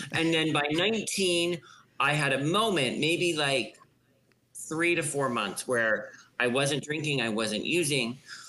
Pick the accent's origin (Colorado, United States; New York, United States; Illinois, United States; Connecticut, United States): Colorado, United States; Denver; also born or lived in Golden, United States; I grew up in Denver, Colorado. And then I went to high school in Golden.